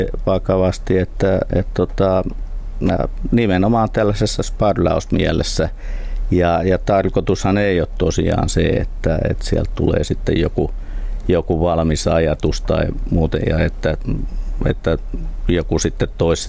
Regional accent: Heinola, Päijät-Häme, Finland; now in Espoo, Finland; iso joukko aktiivisista toimijoista tietää, että olen Heinolasta kotoisin

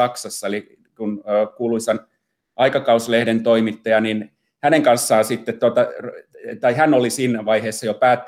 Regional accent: Luumäki, South Karelia, Finland; also born or lived in North Savo; Tulen Luumäeltä, Kaakkois-Suomesta, Etelä-Karjalasta. Siellä kävin koulut. Olen syntynyt Pohjois-Savossa, että me vähän oltiin tällainen kiertolaisporukka, meidän perhe.

